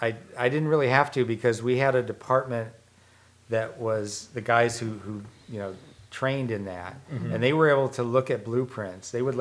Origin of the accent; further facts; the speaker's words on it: Michigan, United States; I came out from Michigan.